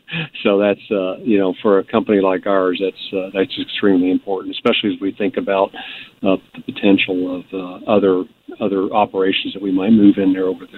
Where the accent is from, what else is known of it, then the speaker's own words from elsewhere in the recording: St. Louis, Missouri, United States; I mean, I am from the St. Louis area